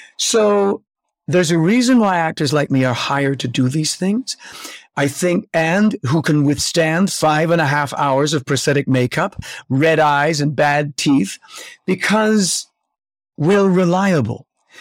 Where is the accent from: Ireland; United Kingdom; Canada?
Canada; in order to make a living as a Canadian actor, you have to do that.